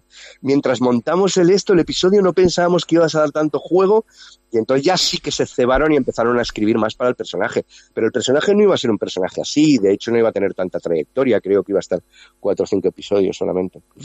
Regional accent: Valencia, Valencian Community, Spain; Yo soy del Cabañal, de Valencia, yo tendría que ser del Levante por nacimiento

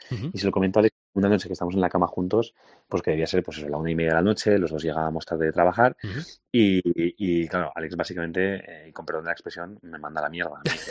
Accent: Barcelona, Catalonia, Spain; also born or lived in Madrid; ambos, bueno, somos de Barcelona, pero los dos vivíamos en Madrid.

